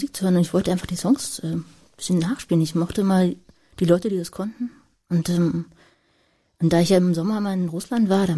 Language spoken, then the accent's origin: German; Berlin, Germany; dann bin ich in Lichtenberg groß geworden